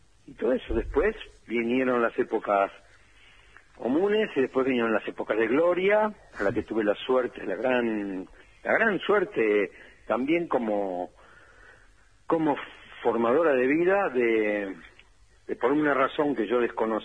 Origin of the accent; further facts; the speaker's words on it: La Plata, Buenos Aires Province, Argentina; yo soy platense, vamos a seguir porque nací en una panadería de la calle de Roca, entre 42 y 43.